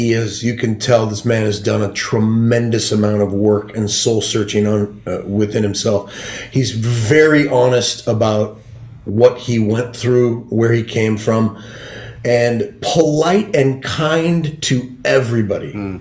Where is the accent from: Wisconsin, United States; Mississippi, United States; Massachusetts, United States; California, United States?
California, United States; Hollister; Like, I'm a kid from Hollister, California. I'm a 3-time junior college dropout.